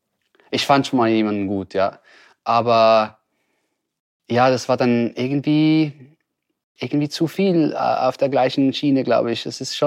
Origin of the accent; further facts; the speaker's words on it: Switzerland; Und als Schweizer noch auf der ersten Seite